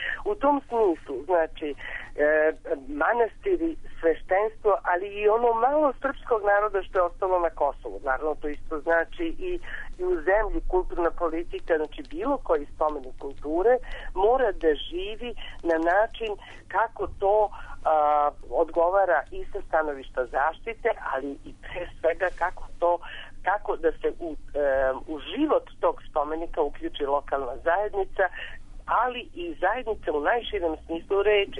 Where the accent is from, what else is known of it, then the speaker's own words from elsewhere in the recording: Belgrade, Serbia; ni on ni ja, živeći celu tu svoje detinjstvo provodeći u Beogradu, nikad nismo imali prilike da odemo.